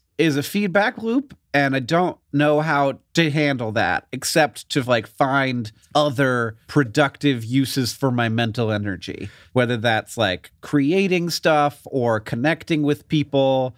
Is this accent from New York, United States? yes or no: no; Orlando, Florida, United States; so I grew up in Orlando